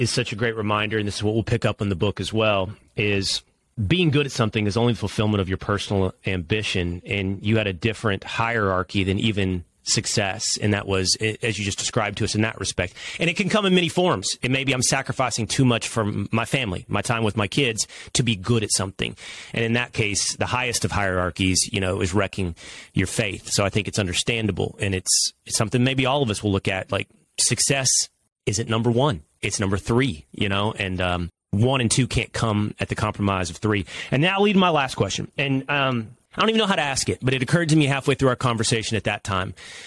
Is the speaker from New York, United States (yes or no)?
no; Texas, United States; No, I'm proud as a Texan that you're proud of Baylor.